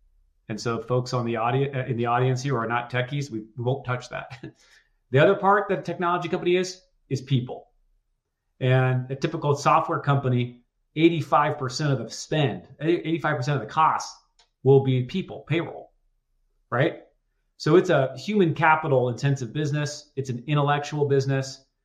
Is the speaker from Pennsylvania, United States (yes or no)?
no; New York City, New York, United States; I grew up in New York City, where finance is, you know, obviously very prevalent.